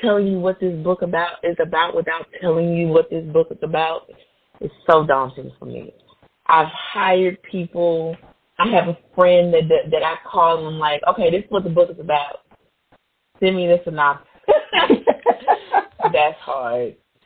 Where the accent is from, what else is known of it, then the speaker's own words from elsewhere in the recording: Houston, Texas, United States; So, yeah, I write about Houston a lot because I'm from Houston, and I know a lot about the city.